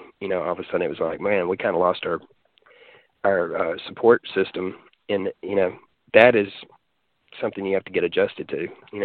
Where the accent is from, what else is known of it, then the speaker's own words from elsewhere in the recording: Mississippi, United States; I grew up in the Delta, and that was my heart, was with acoustic stuff.